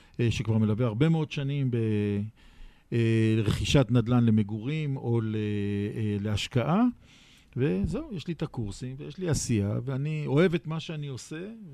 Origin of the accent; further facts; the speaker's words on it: Jerusalem, Jerusalem District, Israel; אז אחרי שאמרת כמעט הכל, אני ירושלמי. אז עוד מעט תשמעו את המעתיים שלי